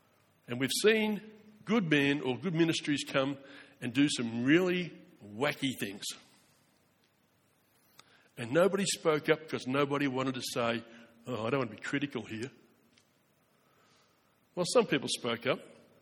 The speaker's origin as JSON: {"language": "English", "town": "Braybrook", "region": "Victoria", "country": "Australia", "said": "it's not because I come from Braybrook."}